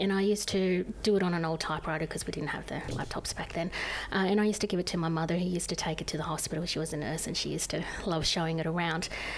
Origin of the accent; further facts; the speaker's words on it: New South Wales, Australia; Well, for me, I grew up on a farm in a small country town out in the Central West